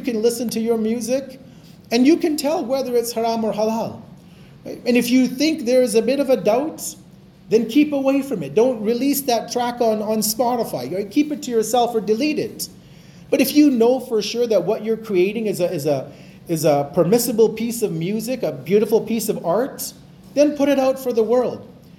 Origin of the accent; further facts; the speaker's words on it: Edmonton, Alberta, Canada; because I'm from Edmonton, so I'll make dua for Edmonton.